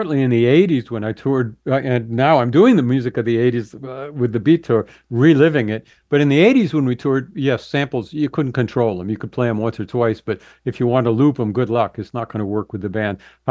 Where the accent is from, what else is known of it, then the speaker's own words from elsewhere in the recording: Boston, Massachusetts, United States; accent: Boston; it starts off with me just kind of yelling "rock, rock hard," back with my Boston accent.